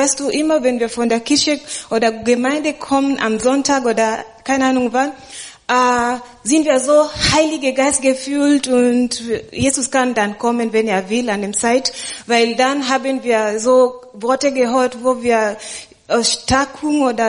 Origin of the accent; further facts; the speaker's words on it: Kenya; Und das ist ja in Kenia passiert, wo ich herkomme. Da wurde ich geboren.